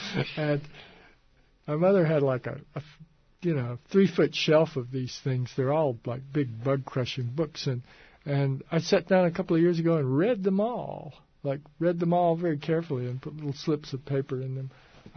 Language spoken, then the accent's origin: English; Virginia, United States; now in Vancouver, Canada; I don't know if I'm a Canadian. I mean, I feel like a guy from Southwest Virginia who lives in Vancouver.